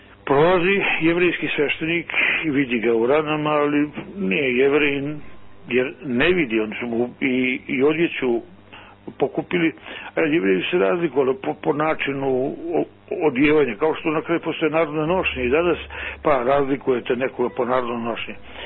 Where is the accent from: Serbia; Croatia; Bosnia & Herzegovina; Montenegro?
Montenegro; pogotovo to se zna za vrijeme ratova kod nas u Crnoj Gori, da su žene koje su išle za vojskom, nosile hranu, prebijele ranjenike